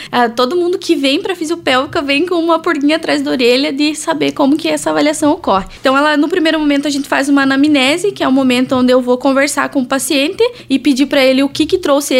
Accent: Campos Novos, Santa Catarina, Brazil; Então, eu sou daqui de Campos Novos, né? Meus pais são daqui

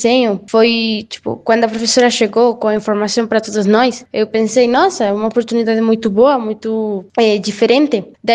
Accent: Venezuela; Portuguese is a second language; porque nós somos venezuelanos, nós viemos da Venezuela.

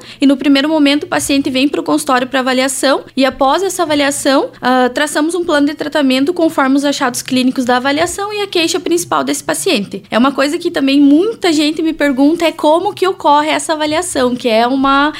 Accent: Campos Novos, Santa Catarina, Brazil; Então, eu sou daqui de Campos Novos, né? Meus pais são daqui

